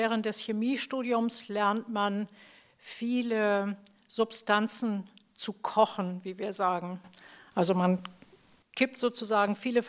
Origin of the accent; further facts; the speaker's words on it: Hamburg, Germany; born there; bin 62 Jahre alt. Ich bin in Hamburg geboren. Ich habe zwei Kinder, einen Jungen und ein Mädchen. Ich arbeite auch in Hamburg. Ich habe meine Ausbildung in Hamburg gemacht und bin so ein richtiges Hamburger Mädchen.